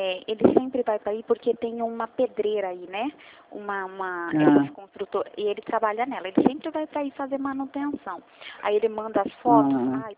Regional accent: São Paulo, Brazil; nós somos aqui de São Paulo, interior de São Paulo.

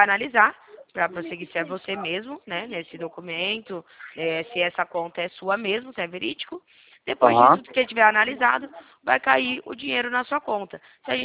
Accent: São Paulo, Brazil; eu sou aqui do interior de São Paulo, tá? Eu sou do interior de São Paulo.

